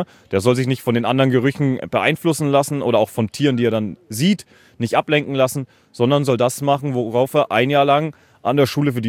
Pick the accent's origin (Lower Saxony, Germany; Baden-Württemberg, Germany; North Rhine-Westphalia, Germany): Baden-Württemberg, Germany; Aus dem Bodenseekreis